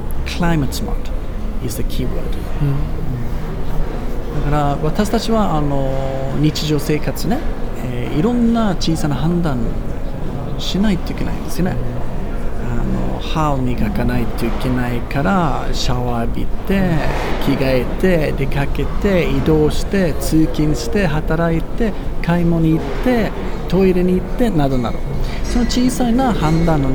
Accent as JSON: {"language": "Japanese", "country": "Sweden", "second_language": "Japanese", "said": "それはスウェーデンが、私の母国が1位です"}